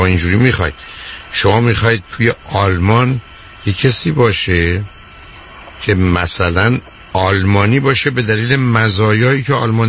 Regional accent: Iran; ما دوتا ایرانی هستیم در اینجا

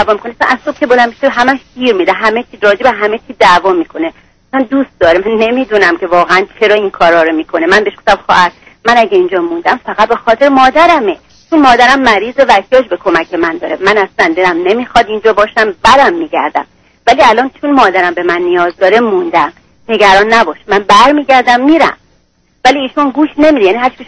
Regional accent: Iran; now in United States; من آقای دکتر تقریبا 4 ماهه که از ایران اومدم

